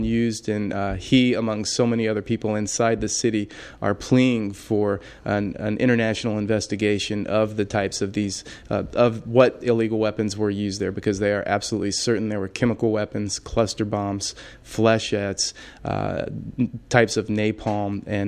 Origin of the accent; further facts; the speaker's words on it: United States; not advertising the fact that I am an American